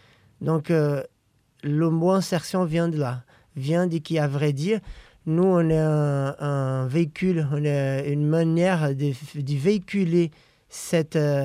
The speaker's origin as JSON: {"language": "French", "town": "Olinda", "region": "Pernambuco", "country": "Brazil", "second_language": "French", "said": "Je viens d'Olinda, de la première capitale de la culture au Brésil, berceau de la plus grosse fête populaire à ciel ouvert du monde."}